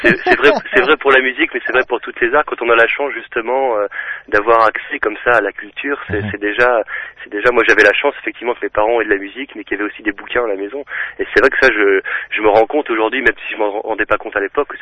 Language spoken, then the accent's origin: French; Lille, Hauts-de-France, France; now in Roubaix, France; je suis vraiment lillois. Je suis né à Lille et j'y ai vécu, depuis toujours. Là, depuis quelque temps, je vis à Roubaix, donc juste à côté de Lille, mais je reste vraiment dans la métropole.